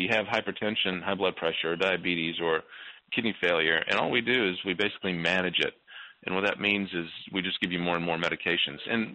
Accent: Tallahassee, Florida, United States; born there; I was born in Tallahassee and of Lebanese immigrant parents, and have lived sort of all over the world.

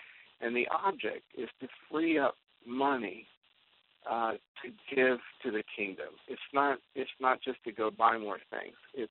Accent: United States; I don't know that it's a fair thing for me as an American who has access to endless supplies of energy to tell somebody in Bangladesh they're not allowed to have it.

